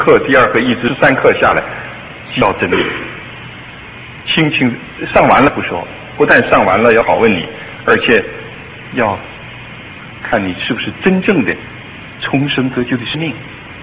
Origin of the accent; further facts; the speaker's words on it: China; 因为我也是大陆的，我很直言，从大陆来的，在洛杉矶